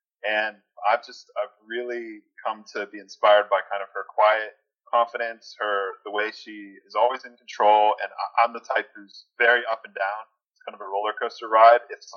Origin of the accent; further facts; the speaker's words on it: Pittsburgh, Pennsylvania, United States; And I'm from Pittsburgh, and which is a city of sports nuts. A depression falls over the city when, like last week, the Steelers lost.